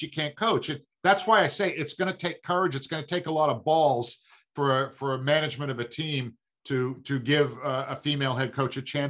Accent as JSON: {"language": "English", "town": "Brooklyn", "region": "New York", "country": "United States", "tie": "born or raised there", "said": "Listen, I grew up in Brooklyn."}